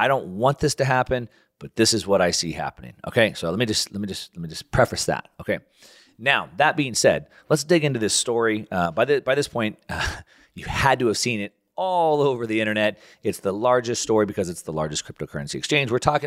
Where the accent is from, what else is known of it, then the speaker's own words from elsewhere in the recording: United States; I believe, as an American, everything is free.